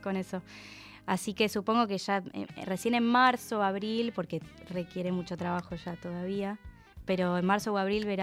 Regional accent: Rafaela, Santa Fe, Argentina; porque yo soy de allá, de Rafaela, Santa Fe, Rosario.

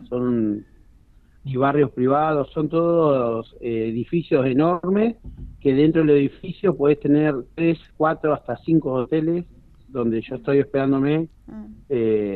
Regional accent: Argentina; somos argentinos

